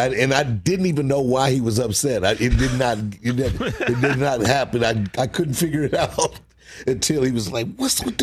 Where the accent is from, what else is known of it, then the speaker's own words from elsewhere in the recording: St. Louis, Missouri, United States; now in Los Angeles, United States; but I grew up in St. Louis. We didn't really have a basketball team ever.